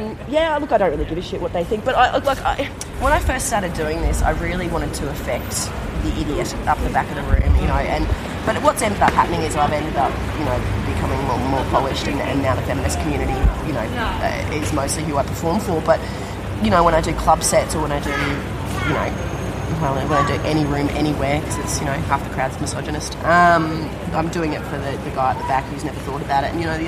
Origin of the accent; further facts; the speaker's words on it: Geelong, Victoria, Australia; I grew up in heaps of mining towns until I was about 6 or 7, and then it was time to settle down in one place and have kids go to school and stuff, and then I grew up in Geelong.